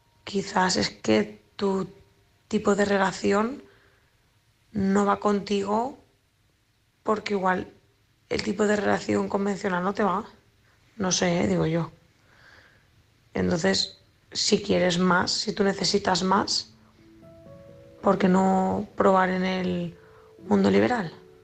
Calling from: Valencia, Valencian Community, Spain; corresponsal de Valencia

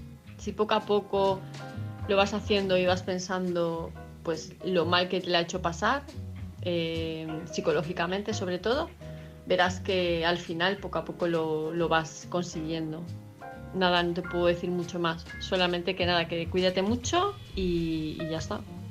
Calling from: Palma, Balearic Islands, Spain; de Palma de Mallorca.

